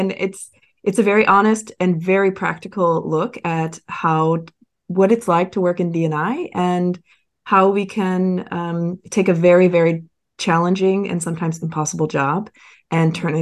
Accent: Philadelphia, Pennsylvania, United States; now in Berlin, Germany; I'm originally from Philadelphia, but currently live in Berlin.

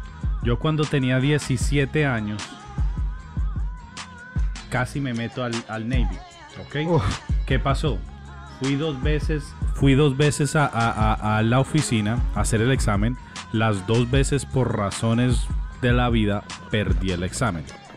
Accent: Colombia; yo soy colombiano y lo mío es el rap.

